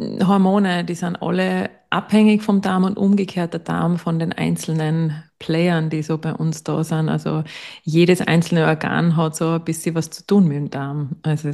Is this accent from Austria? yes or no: yes; Innsbruck, Tyrol, Austria; also born or lived in Salzburg; now in Steyr, Austria; Und meine Praxis ist in Steyr, in the middle of Oberösterreich. Und ich komme eigentlich aus Innsbruck, bin dann wegen der Arbeit nach Salzburg, bin dort bicken geblieben und unter anderem eben mein Mann. Und wir sind dann nach Steyr übersiedelt, weil er einen Job in Steyr gekriegt hat.